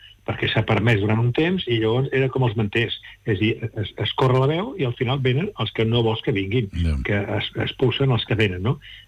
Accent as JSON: {"language": "Catalan", "town": "Barcelona", "region": "Catalonia", "country": "Spain", "tie": "born or raised there", "said": "Jo soc barceloní, nascut a Barcelona, he treballat molt a Barcelona, segueixo venint a Barcelona"}